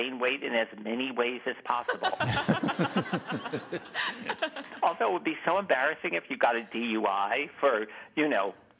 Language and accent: English; New Jersey, United States; Now, I'm originally from New Jersey, so I do not have a leg to stand on.